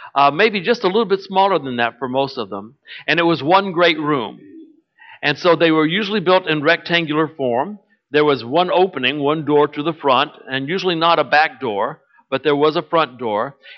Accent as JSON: {"language": "English", "region": "Texas", "country": "United States", "tie": "born or raised there", "also_born_or_lived": "San Antonio, Texas", "said": "My home is more in the Dallas-Fort Worth area because that's where I grew up."}